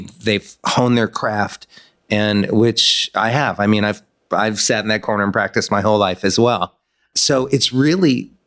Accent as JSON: {"language": "English", "town": "Miami", "region": "Florida", "country": "United States", "tie": "born or raised there", "said": "I was born and raised in Miami."}